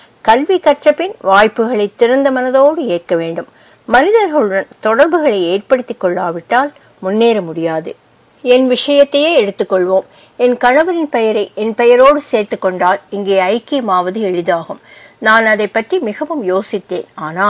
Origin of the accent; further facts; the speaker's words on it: India; now in United States; நான் இந்தியன் என்பதே அமெரிக்கனாக இருப்பதில் ஒரு முக்கிய பங்கு வகிக்கிறது.